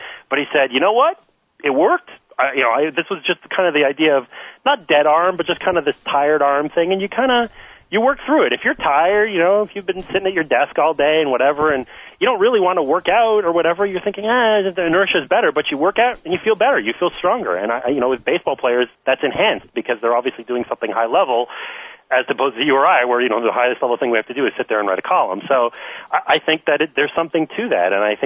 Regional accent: Montreal, Quebec, Canada; growing up in Olympic Stadium in Montreal

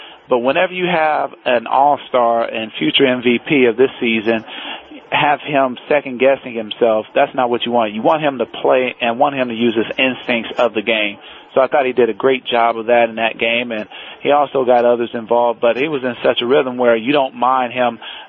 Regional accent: Fresno, California, United States; I'm from Fresno, California, and this was a 6'5 and under league.

